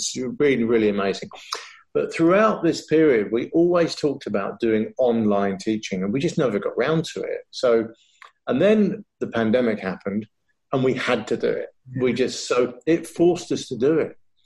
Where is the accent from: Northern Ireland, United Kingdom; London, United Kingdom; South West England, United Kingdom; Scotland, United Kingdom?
London, United Kingdom; when I grew up in London. I used to work nearby in Bibendum and I lived there for a while.